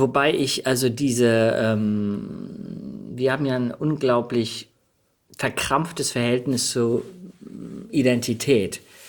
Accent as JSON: {"language": "German", "country": "Denmark", "tie": "born there", "said": "ich bin per Zufall in Dänemark geboren."}